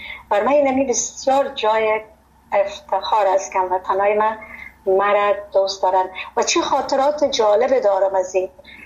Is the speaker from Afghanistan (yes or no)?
yes; Afghanistan; moved away; چون من بسیار از افغانستان سابقا برآمدین هیچ چیزی از مملکت به یادم نیست